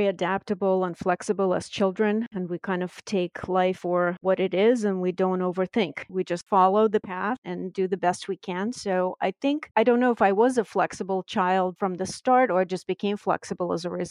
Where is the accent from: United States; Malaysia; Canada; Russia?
Russia; also born or lived in England / Denmark; I grew up in Europe. I was born in Russia, spent a lot of my childhood in England and Denmark, then back to Russia, sort of an unusual path during those years.